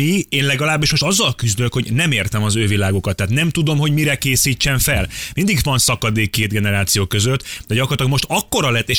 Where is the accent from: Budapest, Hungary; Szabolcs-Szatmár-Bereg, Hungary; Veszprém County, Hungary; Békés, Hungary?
Békés, Hungary; Gyomaendrőd; ugye kérdezzetek, én ott nőttem föl.